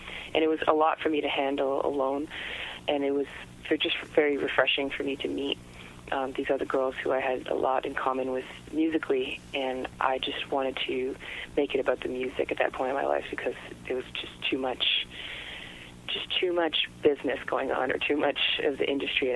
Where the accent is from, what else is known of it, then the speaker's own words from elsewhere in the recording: Montreal, Quebec, Canada; I am from Montreal, from a bilingual family, and I grew up going to school in French in high school, and I went to college in English, so I definitely have both of those cultural backgrounds in me, and they're both important.